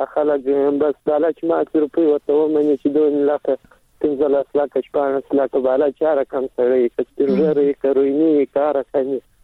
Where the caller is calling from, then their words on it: Helmand, Afghanistan; سلام د هلمند سره